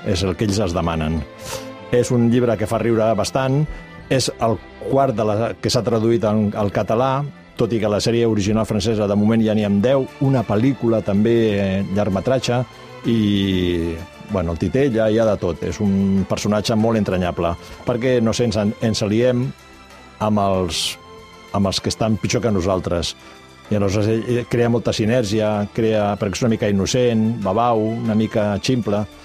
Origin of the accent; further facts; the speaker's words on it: Valencian Community, Spain; Som falleros, som valencians